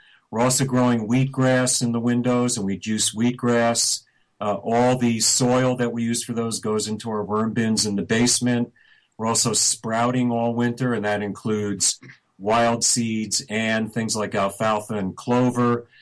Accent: New York, United States; You know, I'm originally from New York.

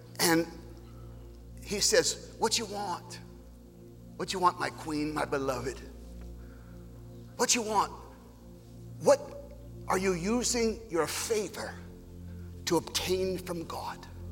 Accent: Marshalltown, Iowa, United States; born there; I was born in Marshalltown, Iowa, 1958, February 5th.

